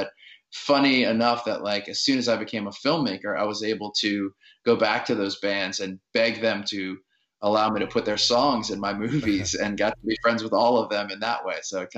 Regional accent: New Orleans, Louisiana, United States; Like, I grew up in New Orleans in the suburbs, and, like, so a lot of my influences were not very indie rock based.

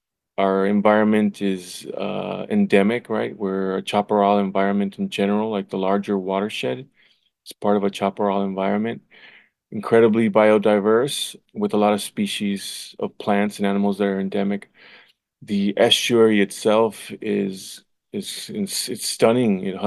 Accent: California, United States; because I grew up here. You know, I grew up in the Tijuana River Valley.

